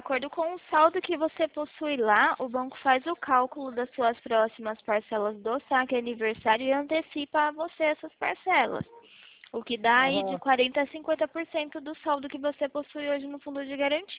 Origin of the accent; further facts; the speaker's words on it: São Paulo, Brazil; Sou aqui do interior de São Paulo.